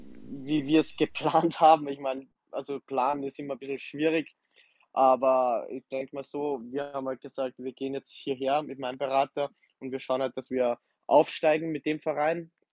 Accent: Salzburg, Austria; wie du schon erwähnt hast, 29 Jahre, gebürtiger Salzburg, angefangen bei mir am Dorf zu spielen, nach Ried gegangen, dort Profi geworden, nach Deutschland, Dresden, Magdeburg

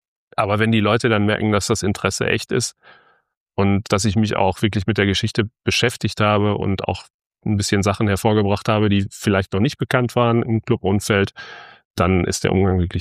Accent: North Rhine-Westphalia, Germany

